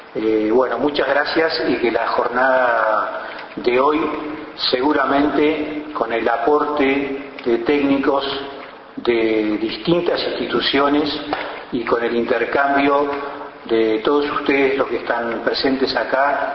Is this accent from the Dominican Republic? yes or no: no; Uruguay